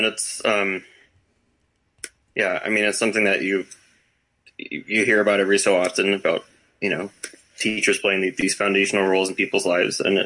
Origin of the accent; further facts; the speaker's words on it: Florida, United States; now in Madison, United States; I originally grew up in Florida. I've lived in Madison since 2006, minus about a year and a half that I spent kind of wandering away. I mostly grew up in Florida. I went to high school in kind of the Orlando suburbs, basically.